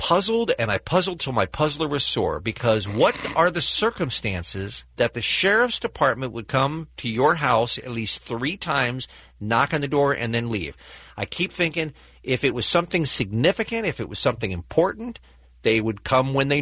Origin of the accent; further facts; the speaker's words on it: United States; Look, I'm an American. I don't want to get involved, you guys.